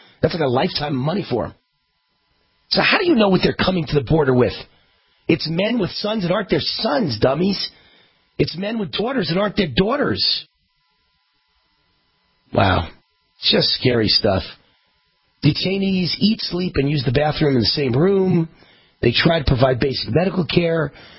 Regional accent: New York, United States; I'm just glad I was born and raised in New York. Because when you're born and raised in New York, you're cynical.

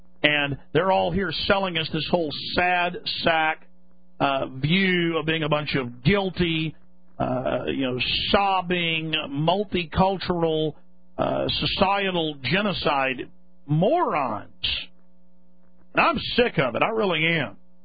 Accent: Dallas, Texas, United States; I grew up in Dallas, across the street from a Margaret Sanger elementary school, or down the road from it.

